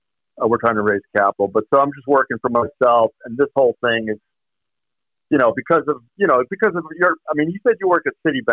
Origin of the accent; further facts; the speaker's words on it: Boston, Massachusetts, United States; Yeah, Boston. I grew up in Boston. Then I went to college in the Midwest, Notre Dame